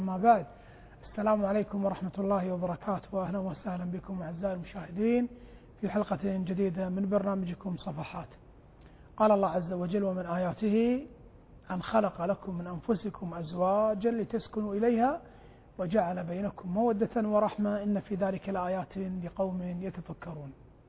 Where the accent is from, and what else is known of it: Kuwait